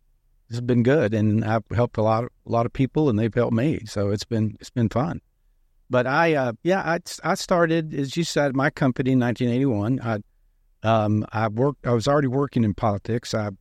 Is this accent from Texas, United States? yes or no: yes; Abilene, Texas, United States; I'm from Abilene and had an office in Abilene, and one of the most conservative cities in Texas.